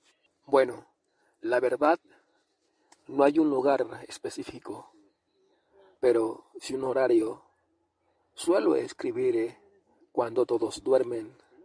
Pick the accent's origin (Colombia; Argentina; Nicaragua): Colombia; Cesar; also born or lived in Barrancabermeja; Nací en Barranca Bermeja, Santander. A mis primeros meses, mis padres decidieron ir a vivir a la costa. Se radicaron en un pueblo del Cesar, la Sierra Cesar, Colombia.